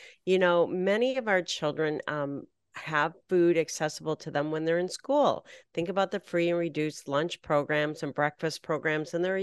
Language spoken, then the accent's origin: English; Michigan, United States; I grew up in Northern Michigan.